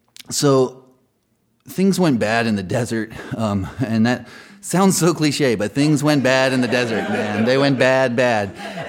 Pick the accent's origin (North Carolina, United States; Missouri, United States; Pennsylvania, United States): North Carolina, United States; I grew up in North Carolina, and I took this long, I call it a driveabout